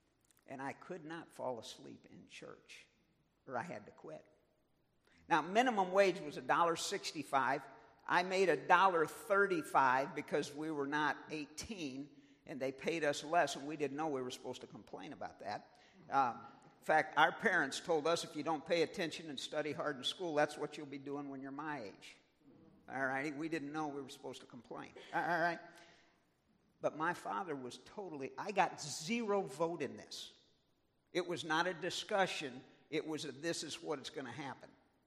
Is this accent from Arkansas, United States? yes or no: no; St. Louis, Missouri, United States; In the summer, I grew up in St. Louis in the county.